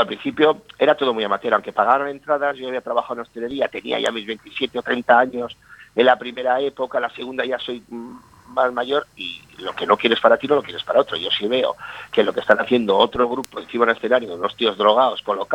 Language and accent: Spanish; Galicia, Spain; yo siendo de origen gallego